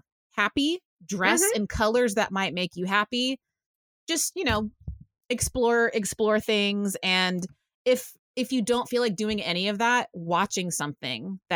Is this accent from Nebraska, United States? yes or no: no; Texas, United States; It's cultural too, like growing up in Texas, and I bartended in a country bar for like 5 years.